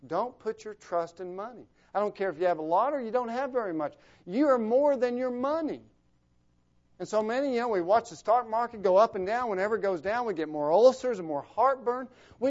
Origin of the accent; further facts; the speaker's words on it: United States; and I'm an American like you are, and I'm interested in these things like you are